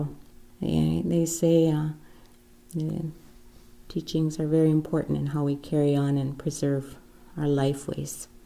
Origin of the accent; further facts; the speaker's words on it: United States; first language Lakota; I would like to start with my greetings in my native tongue this time